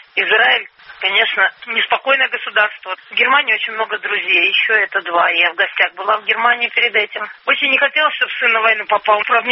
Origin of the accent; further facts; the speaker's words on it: Tashkent, Uzbekistan; Я приехал с Узбекистана, Ташкента.